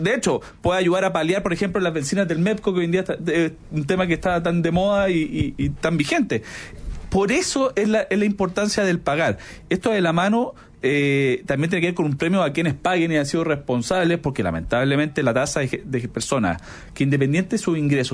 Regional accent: Chile; Somos todos los chilenos, independiente de la edad un poco que uno tenga

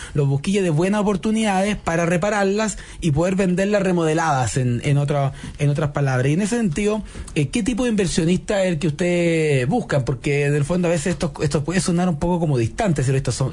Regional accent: San Bernardo, Santiago Metropolitan Region, Chile; yo soy de San Bernardo, ir a Santiago también era un paseo.

